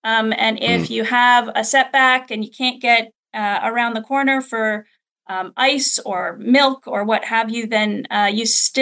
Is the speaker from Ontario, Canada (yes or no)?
yes; Ontario, Canada; now in Vancouver, Canada; And, you know, I'm based in Vancouver. I grew up in Ontario